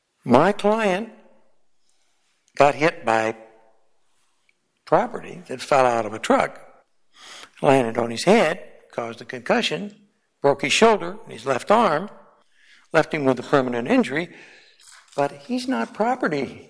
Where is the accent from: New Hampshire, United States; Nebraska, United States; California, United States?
Nebraska, United States; Madison; I'm an attorney from Madison, Nebraska, which is a little agricultural county seat up in the northeast corner.